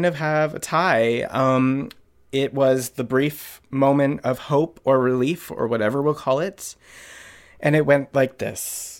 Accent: Connecticut, United States; I know. I'm a Jew from Connecticut.

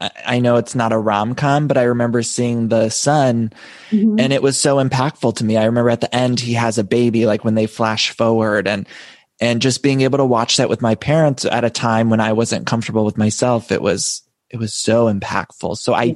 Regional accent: Ohio, United States; I'm from Ohio.

